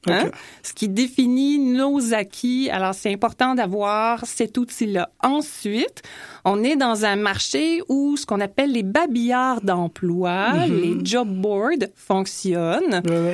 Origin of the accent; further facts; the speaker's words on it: Quebec City, Quebec, Canada; moved away as an adult; now in Paris, France; moi, je suis partie de Québec sur Paris sans avoir l'emploi.